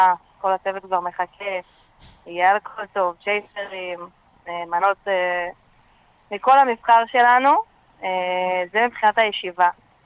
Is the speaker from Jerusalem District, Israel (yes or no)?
no; Bustan HaGalil, Northern District, Israel; אני במקור מאושב בוסם הגליל, לעדקו, שם נולדתי, שם גדלתי